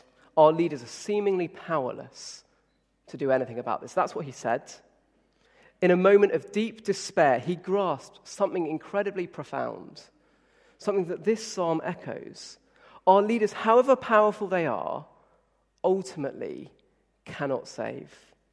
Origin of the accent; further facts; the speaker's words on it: United Kingdom; And then being British, I kind of wanted to put